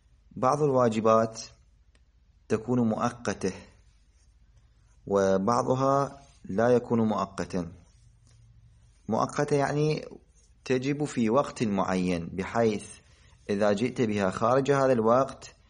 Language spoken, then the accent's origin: Arabic; Iraq; نحن عندنا في العراق هذه المسألة جدا ممكنة